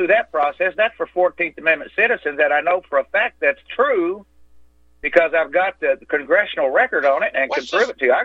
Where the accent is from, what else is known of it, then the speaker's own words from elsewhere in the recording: Texas, United States; born there; No, I was born in Texas.